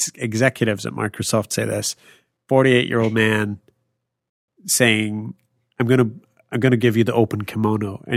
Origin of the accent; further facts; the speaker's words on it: Scotland, United Kingdom; No, I would lift my kilt being a Scotsman.